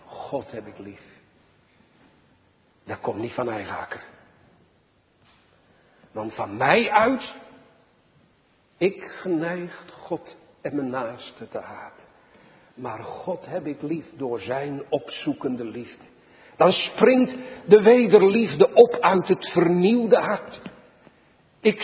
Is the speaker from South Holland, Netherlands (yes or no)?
yes; Sliedrecht, South Holland, Netherlands; born there; Zoals die twee mannen uit mijn geboorteplaats, het Baggerdorp Sliedrecht